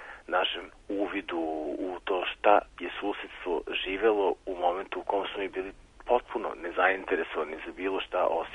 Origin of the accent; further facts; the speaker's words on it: Kikinda, Vojvodina, Serbia; Ja sam rođen i odrastao sam u Kikindi